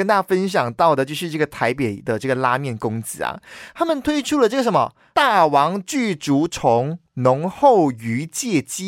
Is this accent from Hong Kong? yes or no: no; Malaysia; 像我们马来西亚人呢、啊，我们在吃榴莲的时候啊